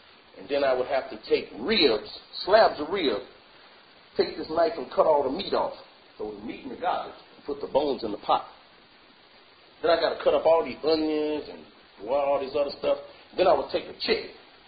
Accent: Chicago, Illinois, United States; when I came in Narcotics Anonymous, I told you I'm from Chicago. I've been a hustler all my life.

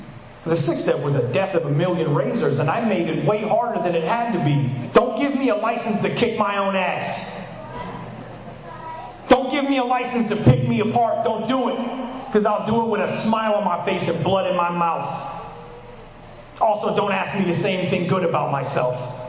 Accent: New York, United States; Took the mask off. Told you I was from New York.

